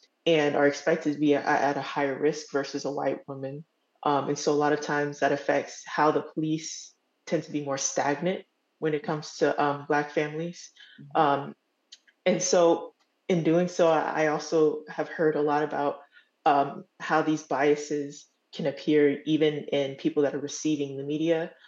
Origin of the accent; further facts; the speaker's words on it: Missouri, United States; I'm focusing primarily on North St. Louis and North County. I am from North County.